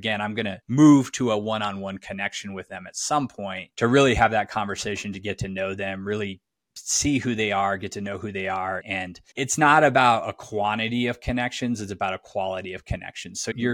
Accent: Colorado, United States; I moved all my stuff from Chicago back to Colorado, which is where I'm originally from

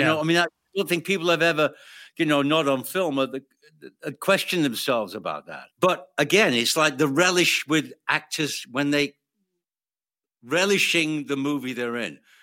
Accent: the north of England, United Kingdom; And because I'm from the North, again, I think I picked it deliberately because I'm from the North of England.

